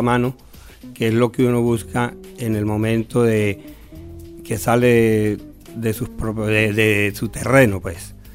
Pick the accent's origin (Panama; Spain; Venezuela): Venezuela; Táchira; Nosotros venimos de Táchira específicamente.